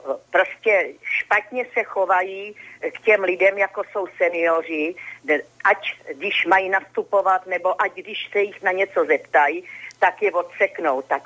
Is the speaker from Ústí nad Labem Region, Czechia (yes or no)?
no; Mladá Boleslav, Central Bohemian Region, Czechia; Já jsem totiž jako pocházím z Boleslavy, že jo, a do ty Boleslavy jezdíme, do školy, do krámu, do toho pořád